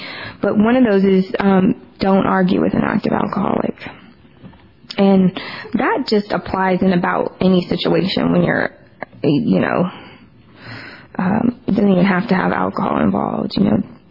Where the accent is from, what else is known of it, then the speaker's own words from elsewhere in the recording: Hollywood, California, United States; And you guys don't clap in Georgia. I'm from California, Hollywood, I guess. Everybody claps after everybody.